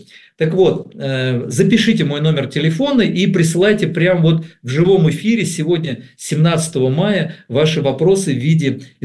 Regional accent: Moscow, Russia; допустим, я москвич, вот такой коренной

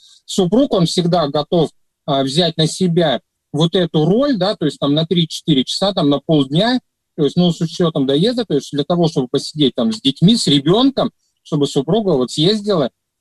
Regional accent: Kazan, Tatarstan, Russia; то есть я из Казани

